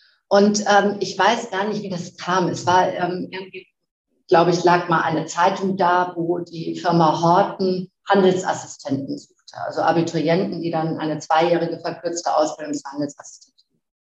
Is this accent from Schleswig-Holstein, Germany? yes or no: yes; Flensburg, Schleswig-Holstein, Germany; born there; also born or lived in Ruhr area; bin 59 Jahre alt und bin eigentlich so in Flensburg geboren. Ich komme aus dem Norden und habe dann jahrelang im Ruhrgebiet verbracht mit meiner Ausbildung schon und bin jetzt im schönen Ostwestfalen gelandet, das aber auch schon seit 18 Jahren.